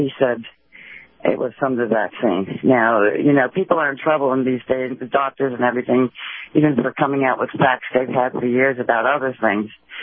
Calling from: Georgia, United States; I'm in the state of Georgia.

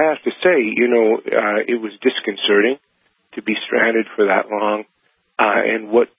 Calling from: Tulsa, Oklahoma, United States; Good to be with you, Scott. I'm calling you from Tulsa, Oklahoma.

